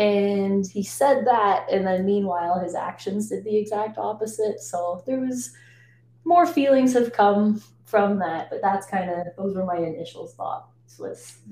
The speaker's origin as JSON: {"language": "English", "country": "Canada", "said": "just as a Canadian sports fan in general, way beyond the Raptors"}